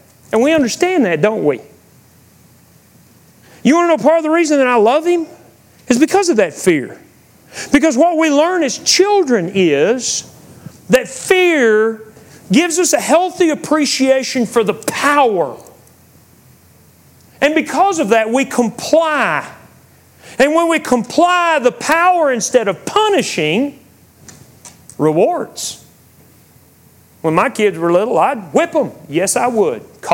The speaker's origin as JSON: {"language": "English", "region": "Texas", "country": "United States", "tie": "born or raised there", "said": "We grew up in West Texas, and you can see this thunderstorm's coming from a long way."}